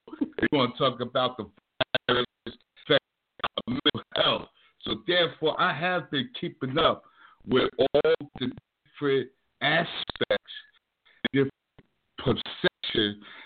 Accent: Brooklyn, New York, United States; That's my hometown, Brownsville, Westside.

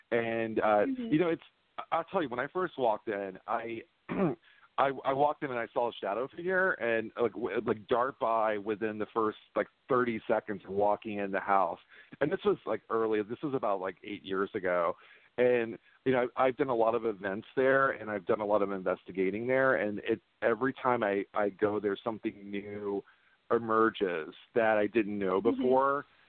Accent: Florida, United States; I'm from Florida. It doesn't make sense that I'm related to all these people in New England.

